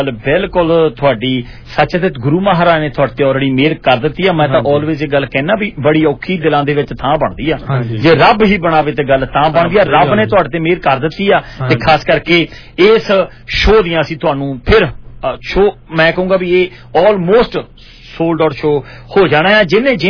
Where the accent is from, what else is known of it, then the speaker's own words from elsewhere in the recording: Punjab, India; ਮੈਂ ਦੁਆਬੇ ਦਾ ਰਹਿਣ ਵਾਲਾ ਆ ਤੇ ਸਾਡੇ ਦੁਆਬੇ ਦੇ ਵਿੱਚ ਕਹਾਵਤ ਹੁੰਦੀ